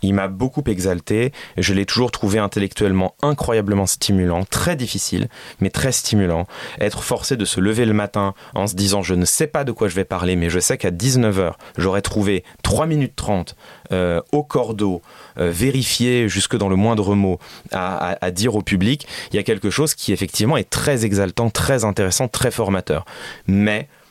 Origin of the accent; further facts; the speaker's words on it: Paris, Île-de-France, France; Oh, moi, je suis né presque à Paris. Je suis né en banlieue parisienne, mais j'ai vécu toute ma vie à Paris. Je suis un vrai, honnête, franc parisien de naissance. Donc, je suis très heureux à Paris. Mais c'est vrai que l'âge aidant, la quarantaine approchant malgré tout